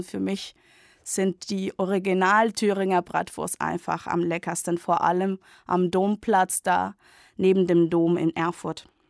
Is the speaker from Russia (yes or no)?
no; Santiago, Santiago Metropolitan Region, Chile; aus Chile. Ich komme aus der Hauptstadt Santiago, aber ich arbeite in Chile an der deutschen Schule Concepción. Das ist die zweitgrößte Stadt in Chile. Ich bin 1982 geboren.